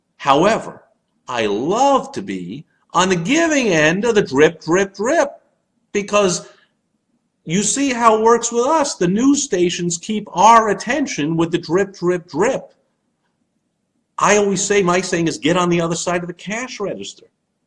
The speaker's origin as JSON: {"language": "English", "town": "The Colony", "region": "Texas", "country": "United States", "tie": "born or raised there", "said": "Every day, we'd go by the store, my hometown, it was called The Colony, the newsstand, the stationery store, whatever it was, that had the baseball cards on the way home from school everyone would go to in the neighborhood"}